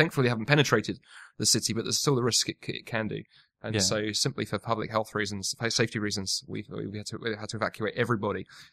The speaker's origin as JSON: {"language": "English", "region": "London", "country": "United Kingdom", "moved": "as an adult", "lives_now": "Toronto, California, United States", "said": "So, so I come from London, in England originally, but the last 6 years, my wife and I have been living in Toronto in Canada."}